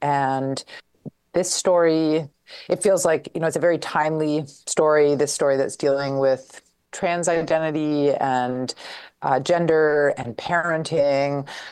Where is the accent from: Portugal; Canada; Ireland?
Canada; Toronto, Ontario; So I'm a relative newcomer to the area. I'm from Toronto. Mm-hmm. And I came to Queens to do my MA in cultural studies.